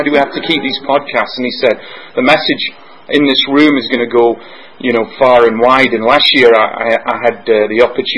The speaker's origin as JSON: {"language": "English", "region": "Scotland", "country": "United Kingdom", "said": "I always get asked why I don't drink, being Scottish."}